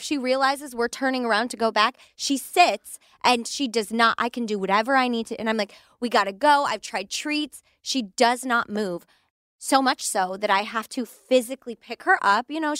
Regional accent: California, United States; We're from California.

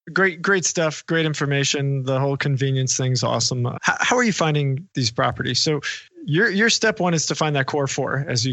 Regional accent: New York, United States; I'm from New York. Like, I don't trust anybody.

